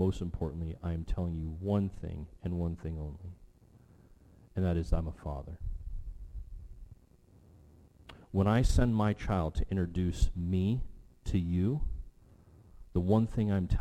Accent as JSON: {"language": "English", "region": "Oregon", "country": "United States", "tie": "born or raised there", "also_born_or_lived": "Illinois / Hawaii", "said": "I could tell them about my background in growing up in Oregon or being born in Illinois or living in Hawaii and learning to surf in Hawaii and got horrible grades."}